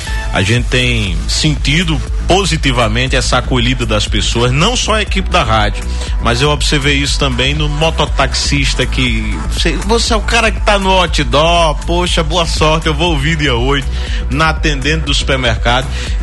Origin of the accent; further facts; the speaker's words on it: Salgueiro, Pernambuco, Brazil; eu vim de Salgueiro, Pernambuco